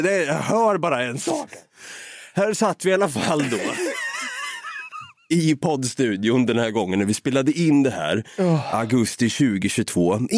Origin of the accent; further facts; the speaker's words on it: Norrköping, Östergötland, Sweden; accent: östgötska; Vi är från Norrköping. Vi är från en arbetarstad.